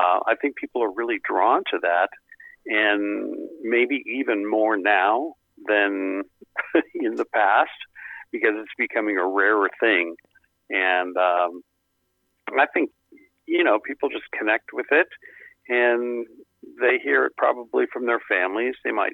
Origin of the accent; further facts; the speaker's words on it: California, United States; I grew up in California, so it was not a big bluegrass area where I lived.